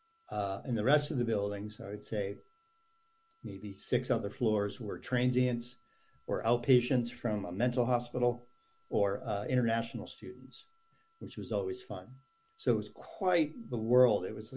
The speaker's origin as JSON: {"language": "English", "region": "Massachusetts", "country": "United States", "tie": "born or raised there", "said": "I grew up just outside Boston, a small town, small suburb, and it was very generic, and it was great."}